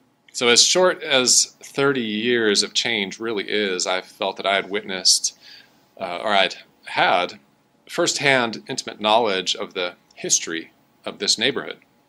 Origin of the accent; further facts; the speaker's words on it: Appleton, Wisconsin, United States; I traveled back to my hometown of Appleton, Wisconsin, and while I was there, I took a brief tour to drive past some of my old houses that I'd lived in.